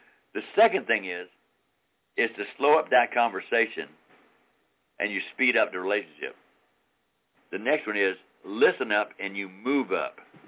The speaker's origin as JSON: {"language": "English", "town": "Charleston", "region": "South Carolina", "country": "United States", "said": "We're from Charleston, South Carolina."}